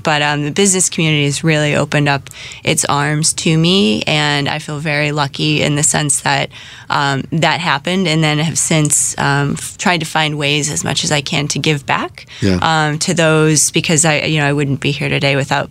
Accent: East Coast, United States; I grew up on the East Coast, worked on the West Coast.

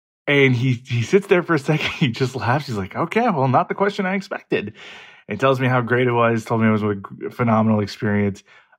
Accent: Kansas City, Missouri, United States; Hi, Brian. … I'm from Kansas City, Missouri.

